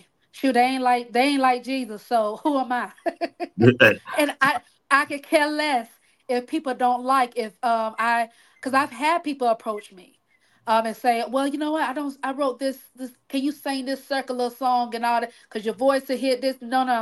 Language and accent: English; Cocoa, Florida, United States; also born or lived in Fort Pierce; So around Cocoa, Florida is like my stomping grounds